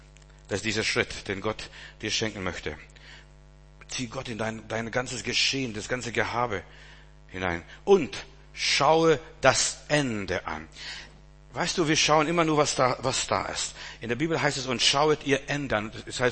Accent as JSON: {"language": "German", "town": "Altötting", "region": "Bavaria", "country": "Germany", "tie": "born or raised there", "said": "und ich bin in Altötting groß geworden, ein Stück weit"}